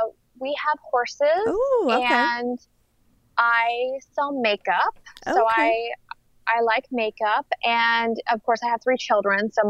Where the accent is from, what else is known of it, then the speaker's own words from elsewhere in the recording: Oklahoma, United States; And you know, I grew up in Oklahoma